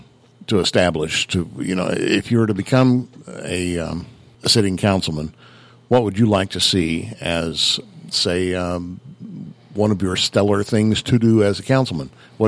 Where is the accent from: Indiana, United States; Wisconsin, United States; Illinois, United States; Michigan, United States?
Illinois, United States; Centralia; I grew up in Centralia, next door, kissing cousins to Salem in that regard.